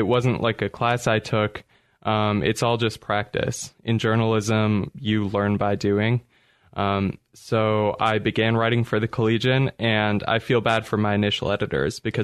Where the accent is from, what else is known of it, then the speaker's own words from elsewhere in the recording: Redmond, Oregon, United States; I'm from Redmond, Oregon.